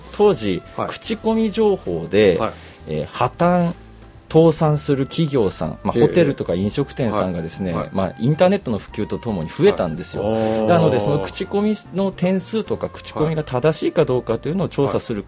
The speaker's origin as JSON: {"language": "Japanese", "town": "Kushiro", "region": "Hokkaido", "country": "Japan", "said": "私は釧路出身なんですけども"}